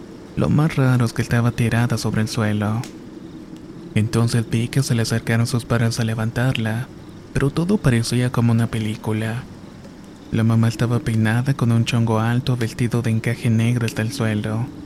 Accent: Texcoco, State of Mexico, Mexico; Soy originaria de Texcoco y esto me sucedió a los 12 años.

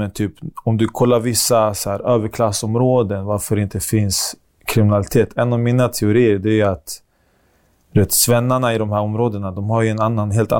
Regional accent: Alby, Stockholm County, Sweden; han hade ju koll på trapphuset där jag växte upp i Alby.

